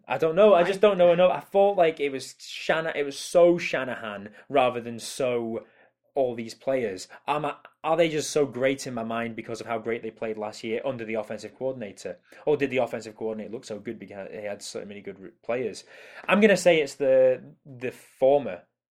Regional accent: United Kingdom; He's a British boy, and we're British, so we should support him.

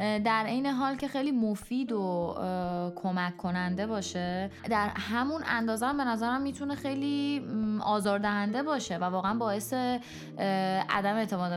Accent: Iran; now in Germany; ما خودمون هم تو اون محیط بودیم و خودمون هم از ایران اومدیم

